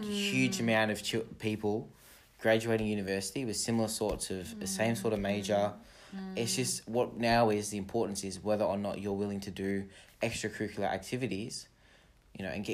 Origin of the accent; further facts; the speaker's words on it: Australia; For me, I think that, you know, growing up in Australia, you get a lot more freedom to decide.